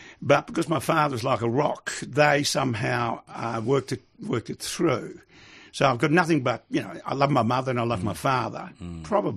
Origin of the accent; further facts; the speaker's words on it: Netherlands; now in Australia; So that was one reason why we emigrated from Holland to Australia.